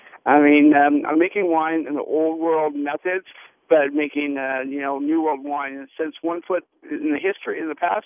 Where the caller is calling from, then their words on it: Yountville, California, United States; No, actually, I'm calling you from Bouchon Restaurant in Yountville, California, because they have the awards here at Meadowood Country Club for the American Wine Awards.